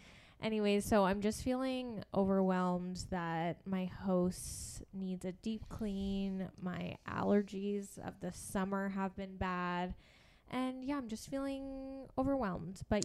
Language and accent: English; Canada; being Canadian